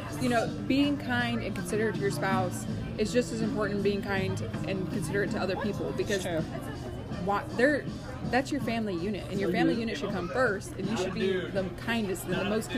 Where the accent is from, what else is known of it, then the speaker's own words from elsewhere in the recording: Illinois, United States; No matter, you know, I'm from Illinois, but we live in Louisiana now.